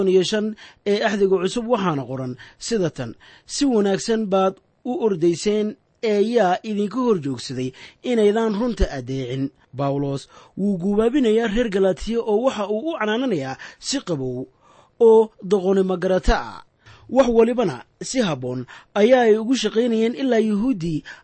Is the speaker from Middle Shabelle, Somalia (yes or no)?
no; Mogadishu, Banaadir, Somalia; Waxaana aan ku soo koray anigu magaalada Muqdisho oo Buursaliidka, aad iyo aad baan u jeclaa.